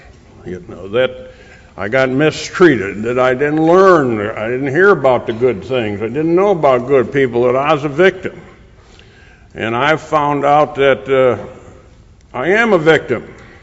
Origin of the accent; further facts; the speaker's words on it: New York, United States; now in Indian Trail, United States; I was born living on a farm in the Finger Lakes region of upstate New York.